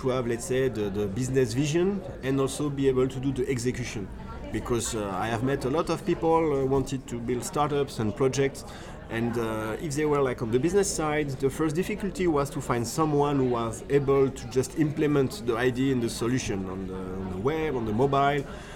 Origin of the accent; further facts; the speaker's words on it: Paris, Île-de-France, France; also born or lived in Romania / Latvia; So I'm really from France, from Paris. Spent all my life there.